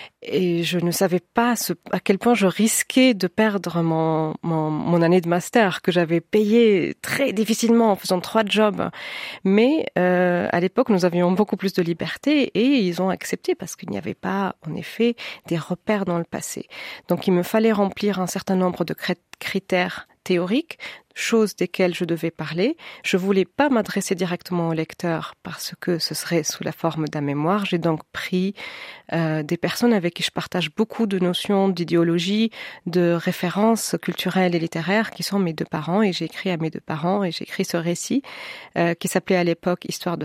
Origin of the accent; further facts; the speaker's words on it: Geneva, Switzerland; also born or lived in France; je suis née en France, que j'ai des parents expats, que j'ai tourné avec eux dans plusieurs pays, que j'ai grandi en Suisse qui est, parfois, je dis c'est chez moi à Genève.